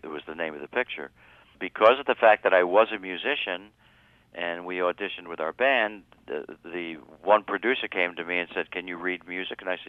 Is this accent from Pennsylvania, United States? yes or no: yes; Philadelphia, Pennsylvania, United States; the reason why I got on that show is because I was from Philly